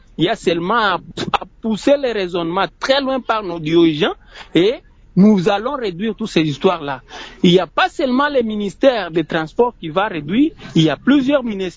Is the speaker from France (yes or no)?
no; DR Congo; c'est ce qui nous manque ici chez nous au Congo, monsieur Yuri.